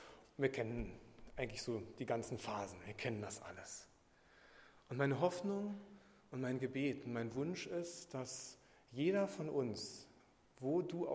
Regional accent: Magdeburg, Saxony-Anhalt, Germany; Jetzt hat er so ein bisschen mit reingenommen, was uns als Magdeburger beschäftigt.

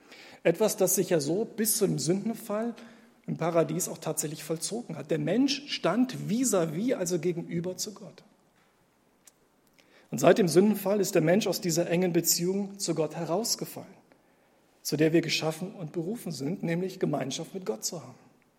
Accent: East Germany, Germany; Ich bin ursprünglich im Osten aufgewachsen, sozialisiert

